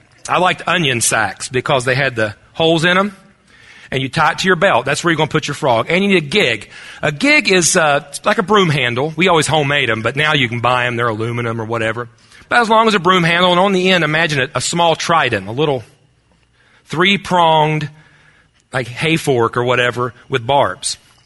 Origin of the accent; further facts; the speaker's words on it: West Virginia, United States; grew up on a farm. … by the way. I'm a pastor of a small church in a small town in my home state of West Virginia.